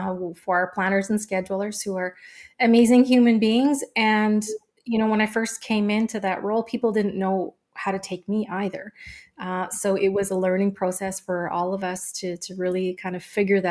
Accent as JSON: {"language": "English", "country": "Canada", "said": "as RJ has mentioned, and I live near Montreal, Quebec. So I am a Canadian, and we moved here a little while ago"}